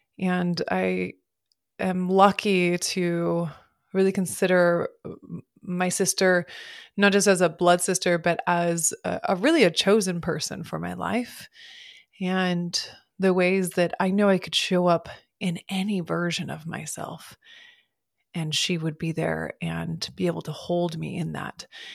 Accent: Montana, United States; now in Portland, United States; I grew up in Montana, my whole family, we grew up in Montana, and I live in Oregon, and live in Portland, Oregon.

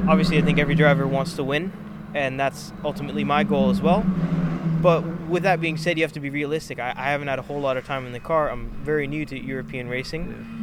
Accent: Calgary, Alberta, Canada; I'm from Calgary, Canada, and I'm 17 years old.

